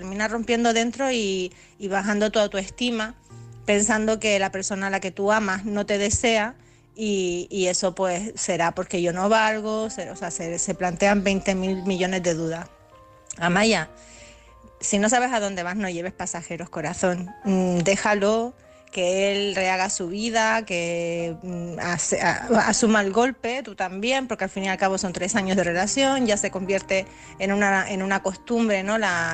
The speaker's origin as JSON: {"language": "Spanish", "region": "Canary Islands", "country": "Spain", "said": "de Gran Canaria, vuestra experta en salud mental, emocional y energética."}